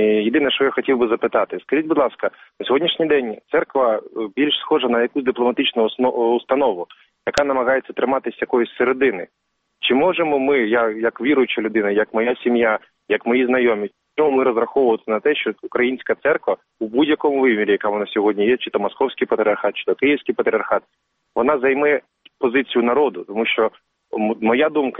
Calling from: Zhytomyr, Zhytomyr Oblast, Ukraine; я з Житомира.

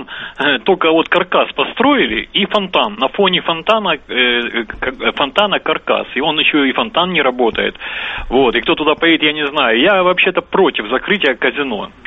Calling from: Krasnodar Krai, Russia; Я звоню из Краснодарского края как раз.

